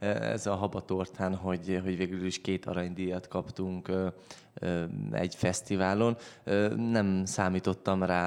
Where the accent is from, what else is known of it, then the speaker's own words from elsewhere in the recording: Budapest, Hungary; 7. generációs cirkusz családból származom, és tulajdonképpen Zuglóban nőttem fel, úgyhogy ide kötnek a szálak. Bölcsödébe, óvodába, iskolába és Zuglóba jártam, úgyhogy mondhatjuk, hogy törzsgyökeres zuglói vagyok.